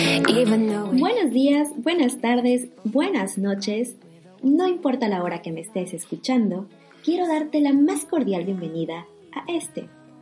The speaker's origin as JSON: {"language": "Spanish", "country": "Mexico", "lives_now": "Germany", "said": "una mexicana viviendo en Alemania"}